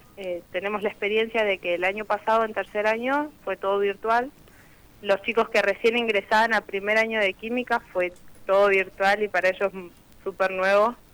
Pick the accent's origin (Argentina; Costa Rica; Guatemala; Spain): Argentina; Andacollo, Neuquén; yo soy de Andacollo, y poderme ir a Las Ovejas a estudiar es un golazo.